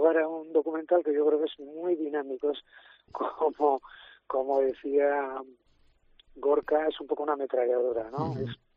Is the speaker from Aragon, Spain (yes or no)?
no; Bilbao, Basque Country, Spain; yo soy de Bilbao. Y Bilbao y Vizcaya es un crisol de personas venidas de todas partes de España y de otros países.